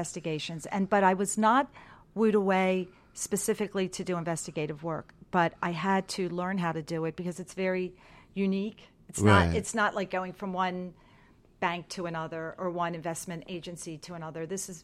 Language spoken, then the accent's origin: English; Baltimore, Maryland, United States; No, I'm from Baltimore, Maryland.